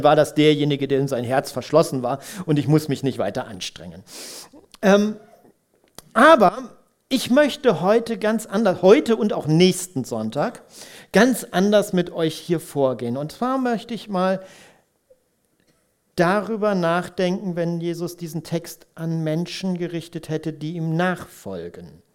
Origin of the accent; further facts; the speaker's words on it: Bad Harzburg, Lower Saxony, Germany; Ich bin aufgewachsen in Bad Harzburg und meine Eltern haben irgendwann am Stadtrand ein Haus gebaut und daneben war ein Feld.